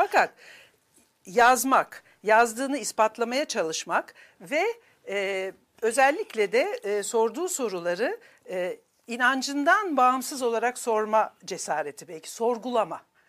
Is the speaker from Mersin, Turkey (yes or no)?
no; Ankara, Turkey; Ben yıllarca Ankara'da büyüdüm. Ankara'da Doktor Vali Reşit Caddesi'nde oturdum. Ya 15-16 yaşındaydım.